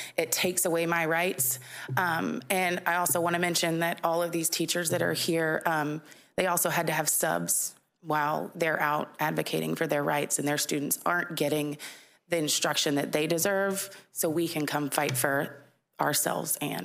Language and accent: English; Florida, United States; I'm also from Walton County. I'm a third grade teacher. This is my third year. I reside in Okaloosa County.